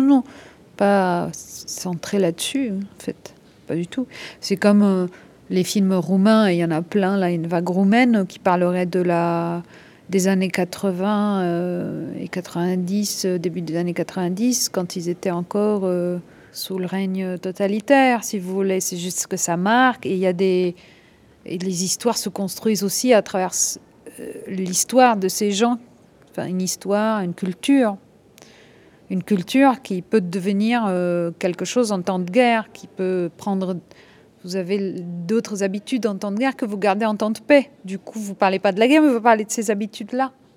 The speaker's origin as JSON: {"language": "French", "country": "France", "said": "Je me dis que je suis française, même si parfois je ne le sens pas vraiment, que je sois française"}